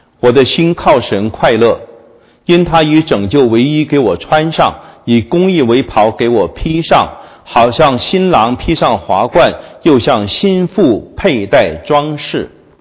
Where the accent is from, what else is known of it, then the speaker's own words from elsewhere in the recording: China; 我自己作为中国人啊，作为外邦信徒